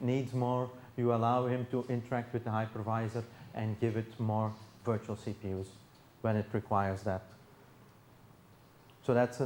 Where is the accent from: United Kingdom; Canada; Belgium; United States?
Belgium; Antwerp, Flanders; English is a second language; I'm from Antwerp, self-employed